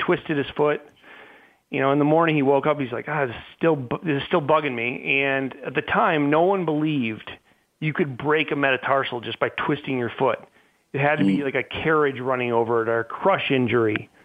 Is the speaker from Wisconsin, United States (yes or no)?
yes; Madison, Wisconsin, United States; Madison, Wisconsin.